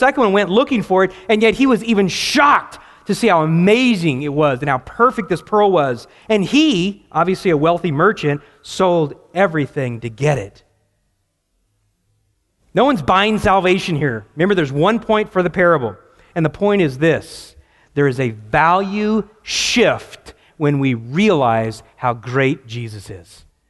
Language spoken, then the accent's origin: English; the South, United States; I remember growing up in the South, you know, if I didn't want to share with my brother, my mother used this term.